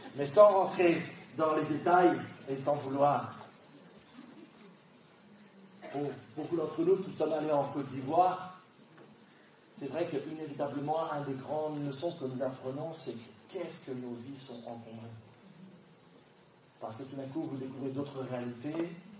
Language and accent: French; Le Mans, Pays de la Loire, France; je suis né au Mans, et j'ai grandi dans la ville du Mans, donc nous, c'est les voitures.